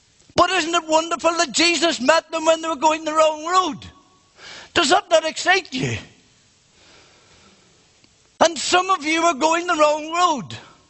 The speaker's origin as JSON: {"language": "English", "town": "Monaghan", "region": "County Monaghan", "country": "Ireland", "tie": "born or raised there", "said": "I was in Monaghan yesterday in my hometown"}